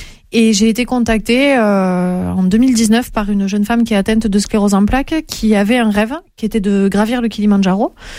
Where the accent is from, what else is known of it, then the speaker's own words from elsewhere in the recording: Font-Romeu, Occitanie, France; L'avantage que j'ai eu, c'est que j'ai grandi à Font-Romeu.